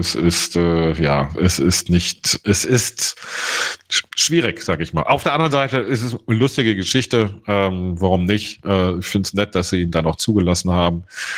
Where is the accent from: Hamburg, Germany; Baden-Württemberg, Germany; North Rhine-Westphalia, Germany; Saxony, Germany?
North Rhine-Westphalia, Germany; Bonn; born there; Ich komme ja aus Bonn gebürtig